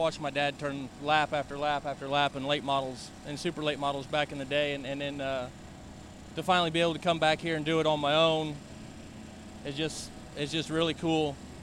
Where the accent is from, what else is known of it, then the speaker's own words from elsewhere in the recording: Indiana, United States; We're from Indiana, so we stay more northern Indiana stuff.